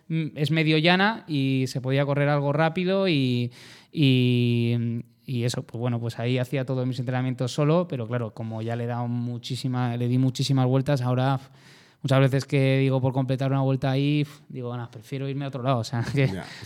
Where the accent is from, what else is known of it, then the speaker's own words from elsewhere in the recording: Zaragoza, Aragon, Spain; yo soy de Zaragoza, al final es una ciudad, pero no es el monstruo que es Madrid